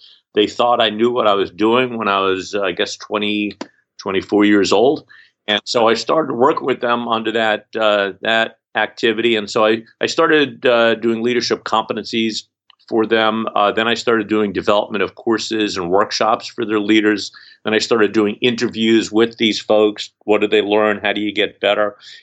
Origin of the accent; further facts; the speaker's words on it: Brooklyn, New York, United States; So I was a kid growing up in Brooklyn. I was about 10 in 68, 69.